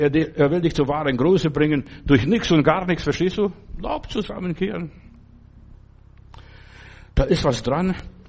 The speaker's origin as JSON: {"language": "German", "country": "Russia", "moved": "yes", "lives_now": "Germany", "said": "Bei uns in Russland war 1 die schlechteste Note und 5 war die beste Note."}